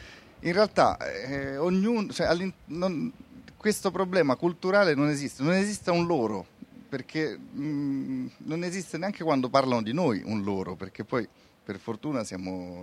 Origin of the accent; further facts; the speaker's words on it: Calabria, Italy; Io sono calabrese, non era per.